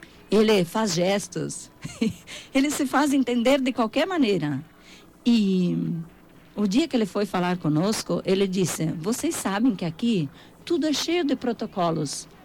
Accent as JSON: {"language": "Portuguese", "country": "Brazil", "said": "Eu só gritei, eu sou brasileira! Claro, tinha que representar o meu país."}